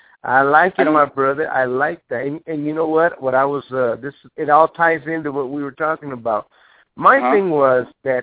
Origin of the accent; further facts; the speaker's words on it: United States; But my thing is this. I'm an American, okay?